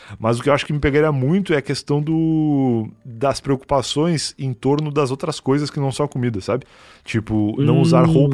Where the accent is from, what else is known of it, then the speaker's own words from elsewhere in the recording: Rio Grande do Sul, Brazil; now in São Paulo, Brazil; eu sou gaúcho